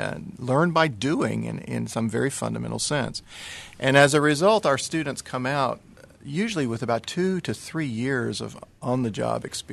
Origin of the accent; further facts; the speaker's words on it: North Carolina, United States; now in Flint, United States; I came from North Carolina, and in my past I've had a role with the governor of North Carolina